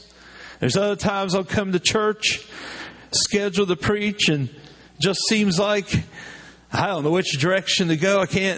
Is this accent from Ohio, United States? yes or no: no; West Virginia, United States; But understand, I'm from West Virginia, and when you're from West Virginia and then you live in Virginia, you kind of get used to mountains.